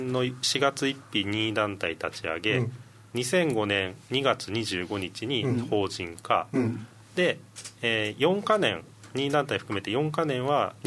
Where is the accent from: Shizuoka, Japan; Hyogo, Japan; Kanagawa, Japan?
Kanagawa, Japan; Yokohama; まあ、私神奈川横浜が出身なんですけど、